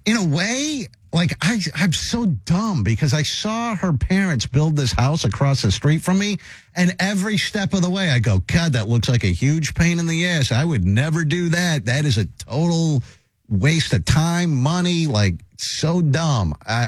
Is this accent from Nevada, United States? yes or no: yes; Las Vegas, Nevada, United States; also born or lived in Southern California; I grew up in Vegas and in Southern California. So there were primarily people from South America and Mexico. But so I can understand the accent.